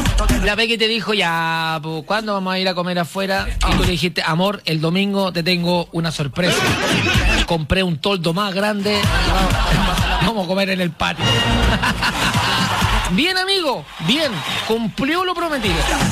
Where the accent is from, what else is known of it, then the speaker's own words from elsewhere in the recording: Carahue, Araucanía, Chile; hola desde Carahue, la ciudad de la papa. Carahue es mi ciudad natal, chiquillos, ¿sabían ustedes? Nací allá un 23 de noviembre del año 1900.